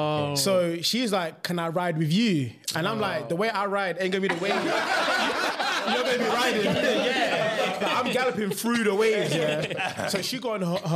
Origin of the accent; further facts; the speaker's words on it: London, United Kingdom; Nah, I grew up in North London, but basically...